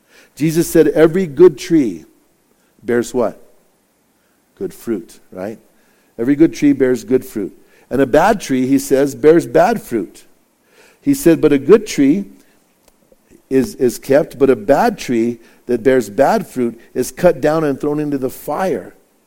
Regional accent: Bernalillo, New Mexico, United States; We had a lot where I grew up at in Bernalillo, and we were always having to cut them down.

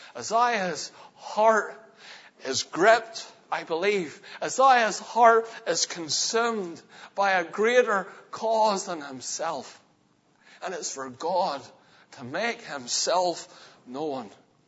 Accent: Northern Ireland, United Kingdom; I'm from Antrim.

